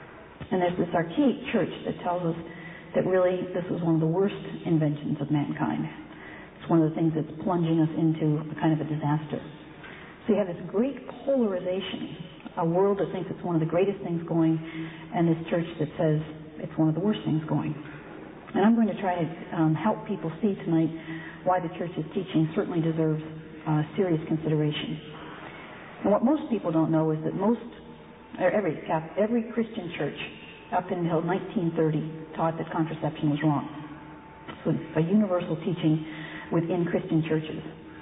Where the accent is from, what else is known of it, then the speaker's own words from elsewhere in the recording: Warren, Pennsylvania, United States; I grew up in Pennsylvania, in Warren, Pennsylvania. It's not so far away.